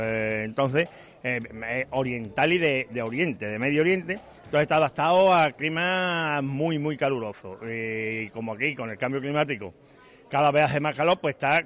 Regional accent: Málaga, Andalusia, Spain; Yo soy de Málaga.

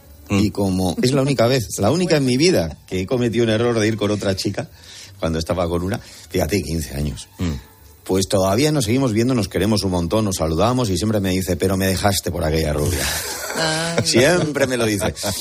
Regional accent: Bilbao, Basque Country, Spain; tengo que decir, como bilbaíno

